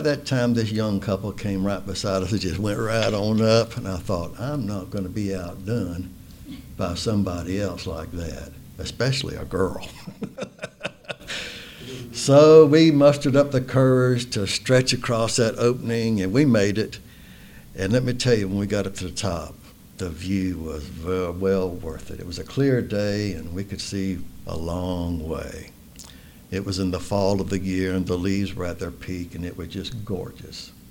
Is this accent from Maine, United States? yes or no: no; Florida, United States; Well, I'm from Florida, so I'm not used to climbing mountains